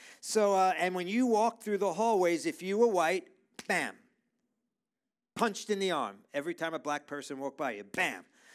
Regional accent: New York City, New York, United States; So, I grew up in New York City in the 60s and the 70s

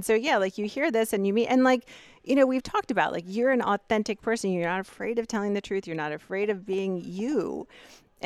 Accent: Eldersburg, Maryland, United States; I grew up in Eldersburg.

